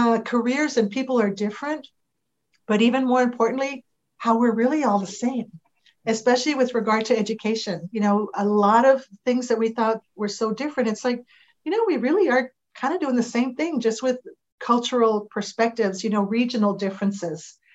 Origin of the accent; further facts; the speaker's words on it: San Antonio, Texas, United States; I'm a Tejana, born and raised in San Antonio, Texas. And within that, come from a family of, you know, six kids. Parents were migrant workers and sharecroppers.